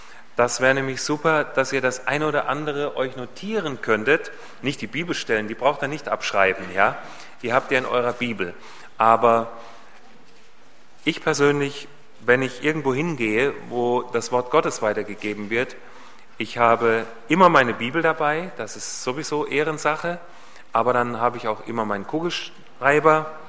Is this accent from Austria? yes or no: no; Hesse, Germany; ich komme aus Hessen ursprünglich. Ich bin also hier geboren und aufgewachsen